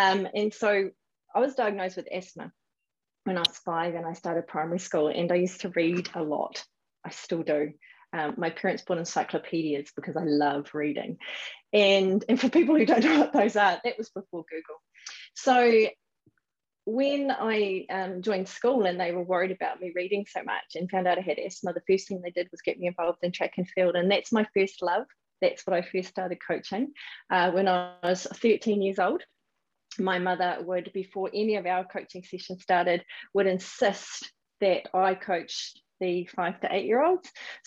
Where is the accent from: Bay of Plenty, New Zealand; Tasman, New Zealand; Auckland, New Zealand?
Auckland, New Zealand; Papatoetoe; I have been really fortunate to be born and bred in South Auckland. My home is Papatoetoe and did all of my schooling through there.